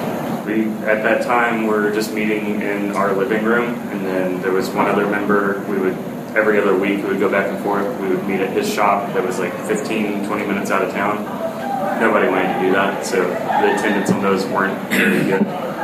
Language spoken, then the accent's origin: English; Missouri, United States; I'm actually from Missouri.